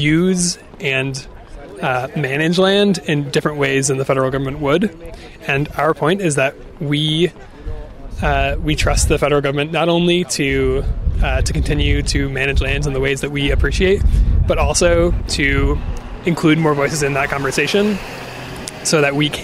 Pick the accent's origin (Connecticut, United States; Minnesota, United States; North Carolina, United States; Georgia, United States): Connecticut, United States; moved away as an adult; now in Idaho, United States; I grew up in Connecticut, but I moved here 10 years ago.